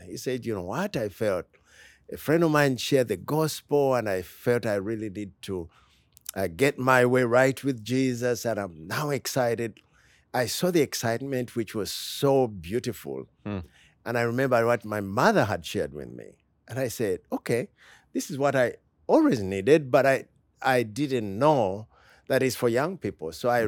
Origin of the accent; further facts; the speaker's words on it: Uganda; So that is a very big, outside church in Uganda. It's about 30%.